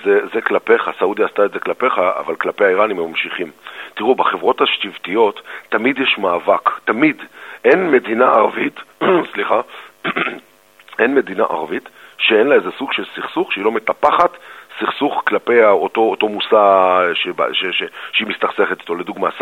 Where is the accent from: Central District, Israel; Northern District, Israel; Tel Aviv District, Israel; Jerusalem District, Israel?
Jerusalem District, Israel; Jerusalem; born there; אתם יודעים שאני נולדתי בשנת 70 בירושלים